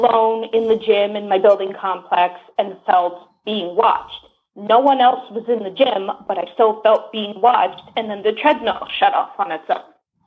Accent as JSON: {"language": "English", "town": "New York City", "region": "New York", "country": "United States", "said": "I'm from New York City."}